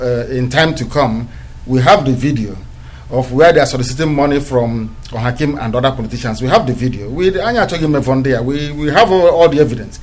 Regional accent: Ibeku, Abia, Nigeria; I'm from Isiama Faruku Ibeku.

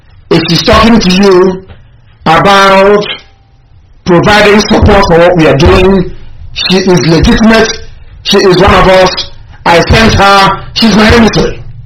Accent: Bende, Abia, Nigeria; We are all Igbo people. All of us. I am from Bende.

